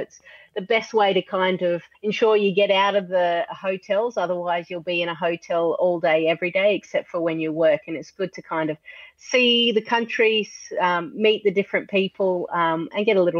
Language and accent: English; Australia; To be honest, growing up in Australia, my mum was British, white British, and my father obviously Indian. But we seem to, when we immigrated to Australia